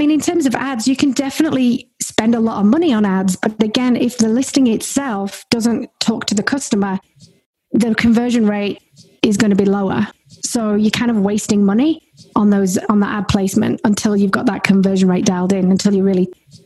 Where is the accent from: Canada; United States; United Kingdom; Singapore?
United Kingdom; moved away as an adult; now in Australia; if you can't tell, I'm English, I'm British. I moved from the UK to Australia.